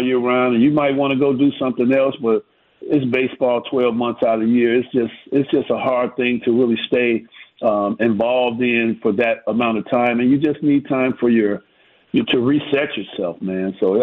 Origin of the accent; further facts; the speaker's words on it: Chicago, Illinois, United States; You know, growing up in Chicago, if we didn't play every sport, we were going to be outcasts in the neighborhood.